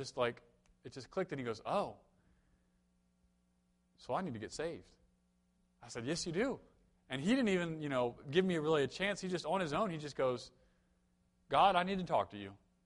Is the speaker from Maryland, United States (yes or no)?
yes; Maryland, United States; I grew up here in Maryland, so I wasn't sure if we were the South or the North.